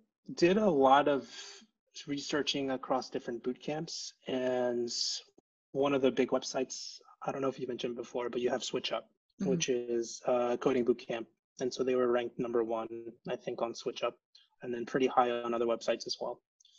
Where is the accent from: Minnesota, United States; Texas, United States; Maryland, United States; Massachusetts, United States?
Texas, United States; San Antonio; now in Tel Aviv, Israel; I'm also from San Antonio, Texas, the same as Laura. And I was living in Tel Aviv during my early 20s